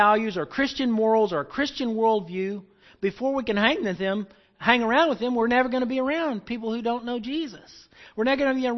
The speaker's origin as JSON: {"language": "English", "region": "the South", "country": "United States", "tie": "born or raised there", "said": "You know, I was raised in the South, and I remember going to church"}